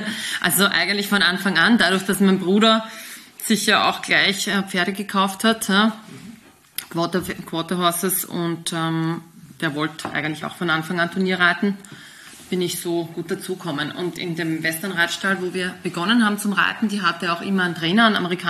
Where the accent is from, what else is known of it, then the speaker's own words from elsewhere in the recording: Austria; Also bei uns in Österreich war ja das damals auch nicht so groß, ja.